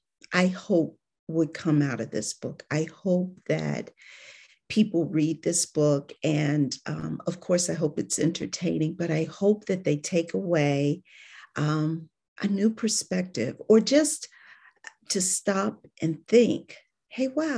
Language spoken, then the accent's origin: English; Cleveland, Ohio, United States; now in Atlanta, United States; Actually, I am from Cleveland, Ohio. But I moved to Atlanta after I got out of school.